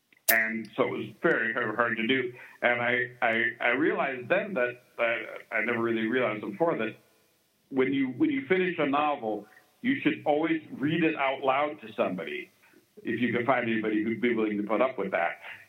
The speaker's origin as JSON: {"language": "English", "region": "Virginia", "country": "United States", "tie": "born or raised there", "said": "I'm not from Southern California. I grew up in Virginia, but I've lived there for like, you know, over 30 years"}